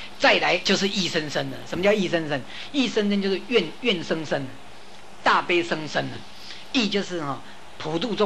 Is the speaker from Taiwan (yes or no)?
yes; Taiwan; 我们台湾人啊，这个俗话讲说